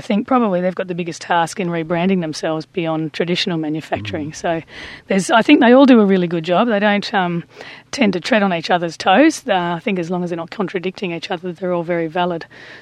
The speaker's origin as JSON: {"language": "English", "town": "Ocean Grove", "region": "Victoria", "country": "Australia", "said": "the fact that I'm very local from Ocean Grove, I'm probably fairly biased"}